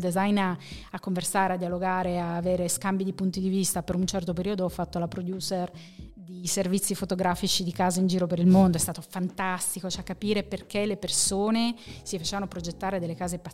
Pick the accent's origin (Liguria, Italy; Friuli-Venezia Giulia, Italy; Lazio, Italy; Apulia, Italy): Liguria, Italy; Sanremo; Sì, io vengo da Sanremo.